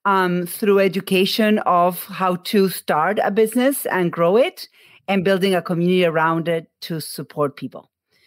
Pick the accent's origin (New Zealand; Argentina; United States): Argentina; I am from Argentina.